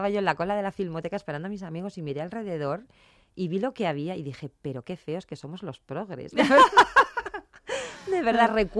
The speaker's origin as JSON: {"language": "Spanish", "town": "Madrid", "region": "Community of Madrid", "country": "Spain", "said": "yo soy de Madrid. Yo soy madrileña, madrileñísima."}